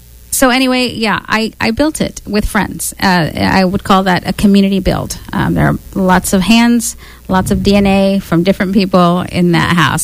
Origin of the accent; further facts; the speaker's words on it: Chico, California, United States; I am from Chico.